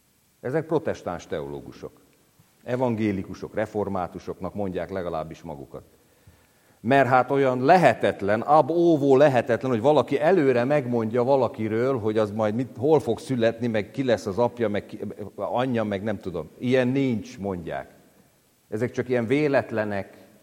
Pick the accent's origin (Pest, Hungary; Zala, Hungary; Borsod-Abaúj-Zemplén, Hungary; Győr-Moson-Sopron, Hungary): Pest, Hungary; Tápiószele; ez az én falum, ahol fölnőttem